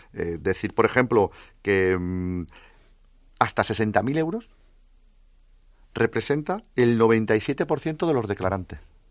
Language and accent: Spanish; Spain; me siento orgulloso como ciudadano español